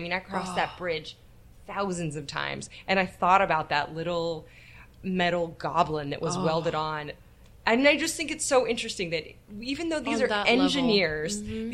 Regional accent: California, United States; So, I grew up in the Bay Area.

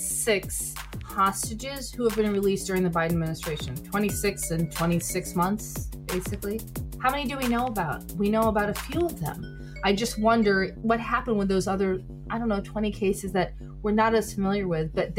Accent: United States; born there; ended up in Washington taking government work because I was born out just outside of New York City.

